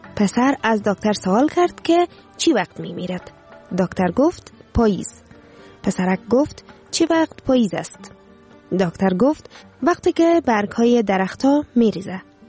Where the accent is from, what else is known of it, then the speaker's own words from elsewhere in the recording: Afghanistan; now in Sweden; من مدت 15 سال میشود در سیویدن زندگی میکنم و از حال و احوال افغانستان کاملا بیخبر بودم. وطنم را آهسته آهسته فراموش کرده بودم